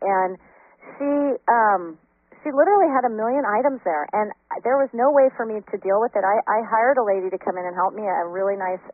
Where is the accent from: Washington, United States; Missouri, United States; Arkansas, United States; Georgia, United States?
Washington, United States; Bellingham; I grew up in Bellingham, Washington, and my grandma had an antique store there in Bellingham for 52 years.